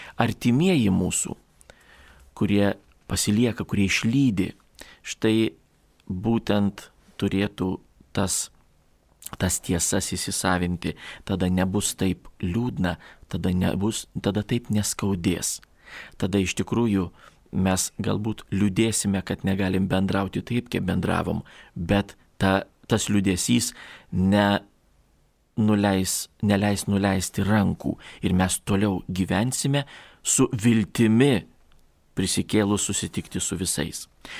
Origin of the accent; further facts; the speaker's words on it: Kaunas County, Lithuania; kilę mes esam iš Jonavos rajono ir ten nu, mes ne vieni, ten daug yra mūsų tokios pavardės, reiškia, kilę iš Jonavos rajono.